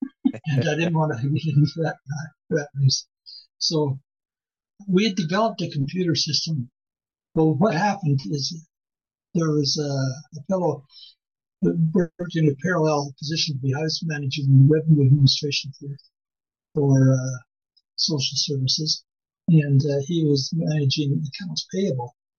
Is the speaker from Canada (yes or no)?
yes; Cardston, Alberta, Canada; born there; I was born in Cardston. Well, yeah. Our family grew up, we lived in many places.